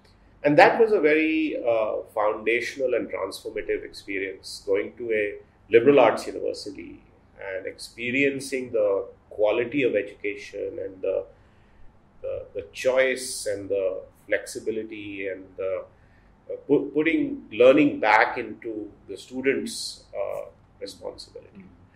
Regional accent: Patna, Bihar, India; I grew up here in Patna, small town, had a happy childhood in those days.

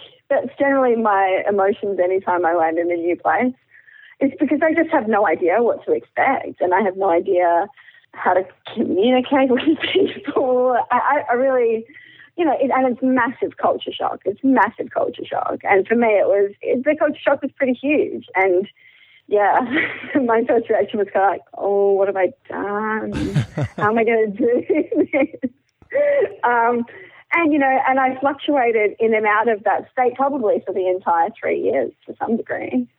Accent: Australia; And I've never been to Indonesia before, which is strange for an Australian, because most Australians spend quite a lot of time in Bali in particular.

